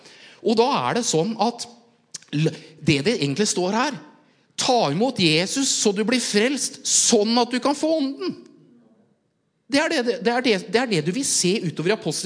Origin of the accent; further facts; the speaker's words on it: Jessheim, Akershus, Norway; jeg har vokst opp I Jessheim, ikke sant?